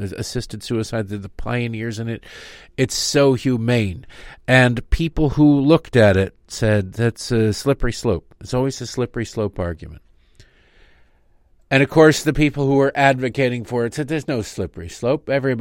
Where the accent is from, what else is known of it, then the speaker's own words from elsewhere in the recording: Michigan, United States; I grew up in Michigan, at the time and in the years when Jack Kevorkian was traveling around the Detroit area